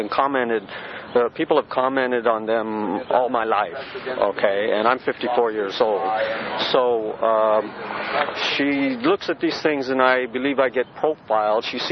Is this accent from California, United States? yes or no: yes; Los Angeles, California, United States; I'm from Los Angeles.